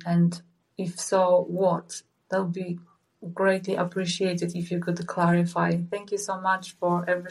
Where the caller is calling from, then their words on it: Poland; I'm in New Zealand. I come from Poland.